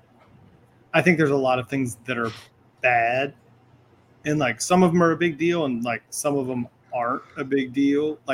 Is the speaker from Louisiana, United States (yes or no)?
yes; Lake Charles, Louisiana, United States; I'm from Lake Charles and we have this old ass facility, the Burton Coliseum, where they host fucking fucking rodeos.